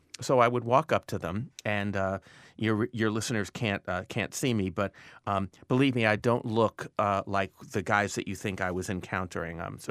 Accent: New York, United States; well, I'm a sociologist from New York.

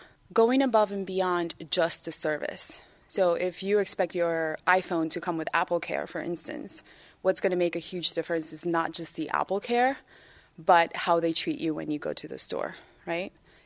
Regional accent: Miami, Florida, United States; I'm from Miami.

